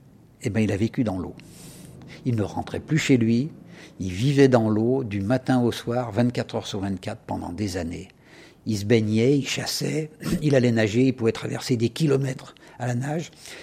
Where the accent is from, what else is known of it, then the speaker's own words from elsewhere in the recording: France; Moi, le moderniste, je connaissais parce que je suis français